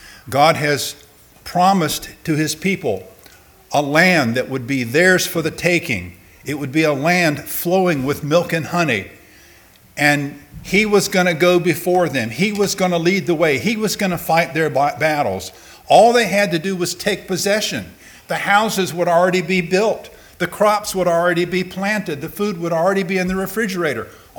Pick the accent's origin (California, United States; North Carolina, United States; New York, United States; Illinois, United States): North Carolina, United States; my speech betrays the fact that I'm a northerner from North Carolina.